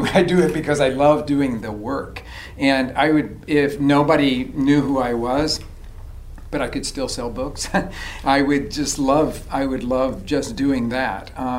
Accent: Oklahoma City, Oklahoma, United States; I come from Oklahoma City

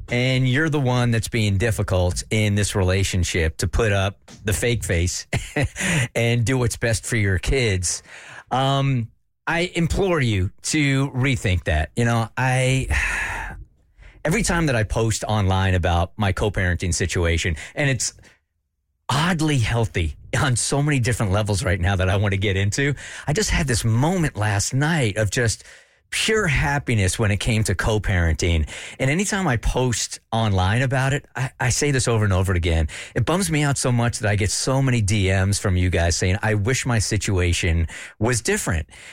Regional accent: San Diego, California, United States; I grew up in San Diego, very informal city

